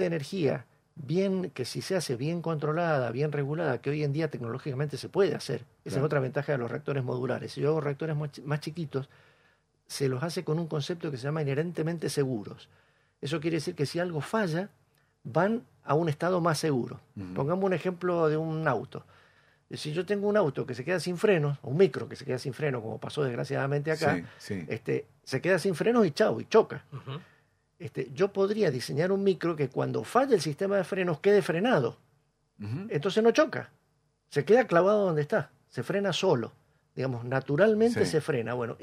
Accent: Mendoza, Argentina; now in Bariloche, Argentina; Realmente, como mendocino, orgulloso de esta radio.

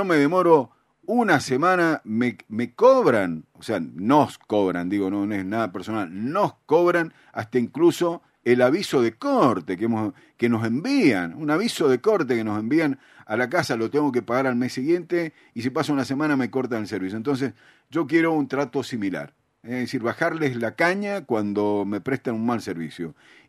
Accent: Godoy Cruz, Mendoza, Argentina; Le sumo Godoy Cruz porque yo soy de Godoy Cruz.

